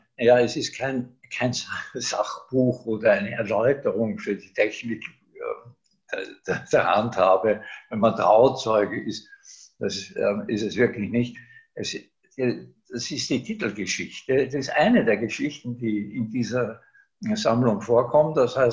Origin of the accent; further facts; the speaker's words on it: Baden, Lower Austria, Austria; also born or lived in Argentina; in meiner Heimatstadt Baden bei Wien, auch in Wien selbst, wo ich ja mein Leben lang berufstätig war, in Pongau, auch in meiner zweiten Heimat Salzburg